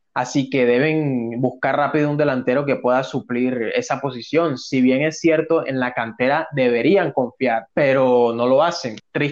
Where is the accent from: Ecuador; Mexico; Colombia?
Colombia; Ya muchos saben de que nosotros somos colombianos.